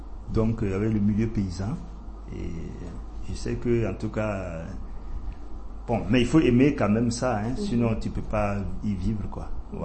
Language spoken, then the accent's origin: French; Bobo-Dioulasso, Hauts-Bassins, Burkina Faso; parce que notre dialecte, je ne le comprenais pas bien, puisque j'ai grandi à Bobo.